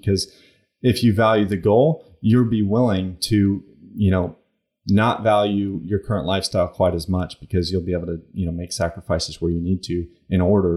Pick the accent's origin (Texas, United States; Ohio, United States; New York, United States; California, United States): Texas, United States; The Woodlands; I grew up in the Woodlands, which is a suburb of North Houston, so know that area pretty well.